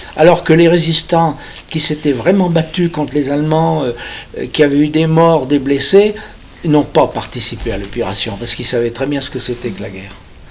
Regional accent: Bourg-en-Bresse, Auvergne-Rhône-Alpes, France; born there; Je suis né à Bourg-en-Bresse.

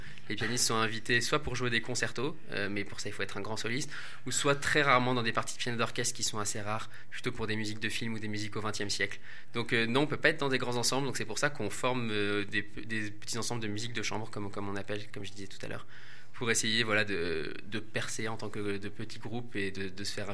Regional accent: Tours, Centre-Val de Loire, France; Exactement, je viens de Tours.

